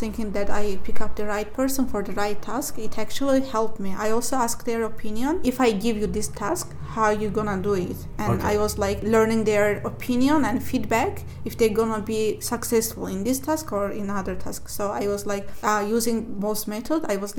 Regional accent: Azerbaijan; English is a second language; I am from Azerbaijan

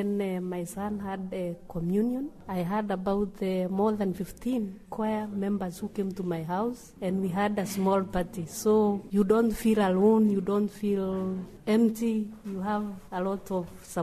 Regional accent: Uganda; from Uganda.

